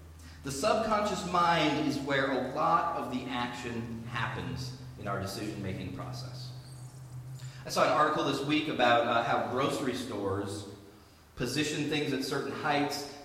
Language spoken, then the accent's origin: English; Boston, Massachusetts, United States; You know, I grew up in the Boston area where we were told that people who were tough were really smart.